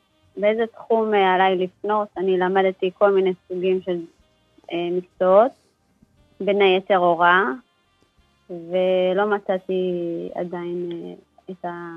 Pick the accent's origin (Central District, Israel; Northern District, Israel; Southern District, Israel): Central District, Israel; Yehud; born there; נולדתי ביהוד בחשוון, בתשמ"ז.